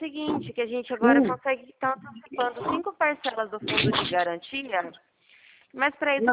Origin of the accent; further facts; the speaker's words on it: São Paulo, Brazil; Eu sou do interior de São Paulo, Roseli.